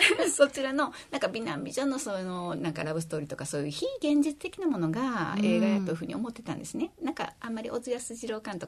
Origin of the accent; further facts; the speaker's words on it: Nara, Japan; now in Osaka, Japan; まあ、ベースなんか奈良出身なんですけど、今やもう大阪のおばちゃん歴の方が長いんで